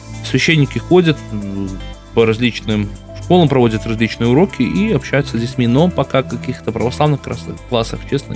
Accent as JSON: {"language": "Russian", "country": "Belarus", "said": "не только мы, белорусы, но и зачастую в других странах"}